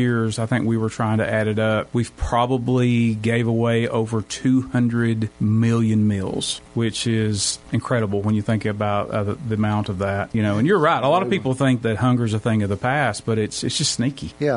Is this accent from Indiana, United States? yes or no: no; Cookeville, Tennessee, United States; a lot of times that makes people of my hometown of Cookeville shy away from us a little